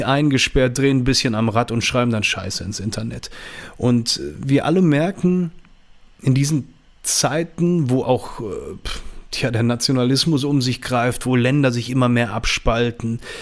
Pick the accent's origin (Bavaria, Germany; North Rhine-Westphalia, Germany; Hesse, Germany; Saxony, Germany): North Rhine-Westphalia, Germany; Düsseldorf; ich komme aus Düsseldorf, bin 41 Jahre alt